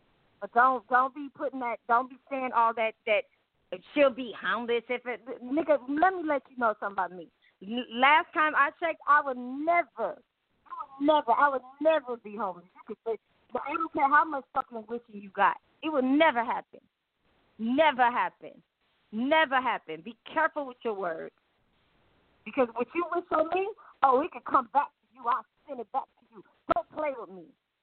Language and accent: English; Compton, California, United States; See, because still, I'm from Compton, California.